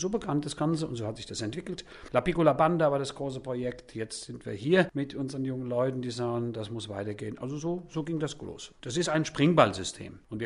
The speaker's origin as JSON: {"language": "German", "country": "Germany", "said": "da habe ich gesagt, ich komme aus Deutschland und ich mache Musik, bin Dirigent."}